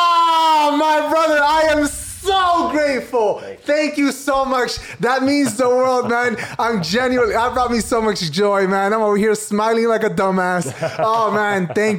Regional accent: Rosario, Santa Fe, Argentina; I'm from Rosario, Argentina.

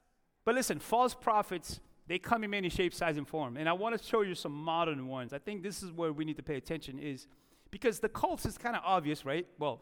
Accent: United States; Now, I believe in this country. I'm an American. I have dual citizenship.

